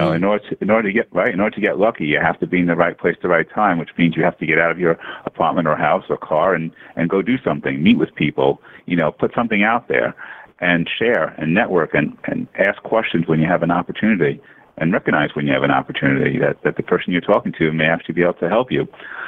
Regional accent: New York City, New York, United States; When I graduated college, I applied, and I grew up in New York City, I applied to every newspaper and media outlet anywhere in the Northeast area

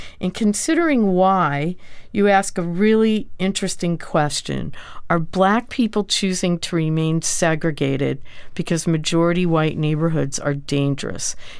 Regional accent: Indianapolis, Indiana, United States; there was a lot of prejudice against Jews and when I was growing up in Indianapolis.

